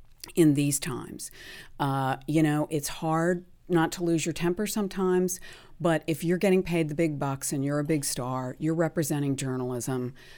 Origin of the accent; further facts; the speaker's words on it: United States; as an American woman in a world where Americans are targeted